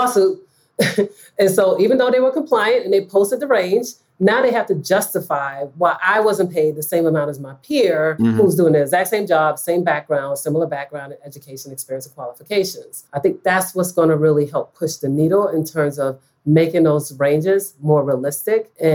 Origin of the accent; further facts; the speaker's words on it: New York, United States; now in California, United States; I'm from New York originally. So I look to see what New York is doing in California